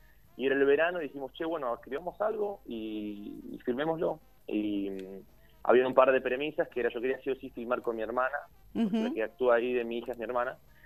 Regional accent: Río Cuarto, Córdoba, Argentina; Yo soy de Córdoba, de Río Cuarto.

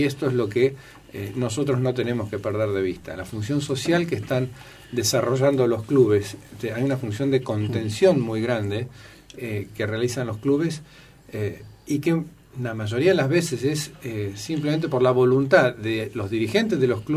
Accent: Argentina; como somos los argentinos tan exitistas

